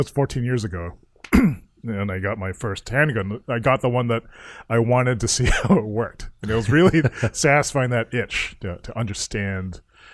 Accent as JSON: {"language": "English", "country": "Japan", "tie": "born or raised there", "second_language": "English", "said": "this is the way I remember growing up in Japan."}